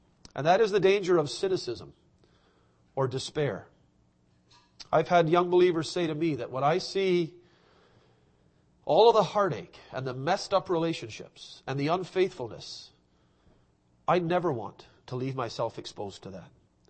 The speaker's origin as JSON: {"language": "English", "town": "Toronto", "region": "Ontario", "country": "Canada", "tie": "born or raised there", "said": "When I was young, growing up in Toronto with my aunt, there was a lady that lived with us."}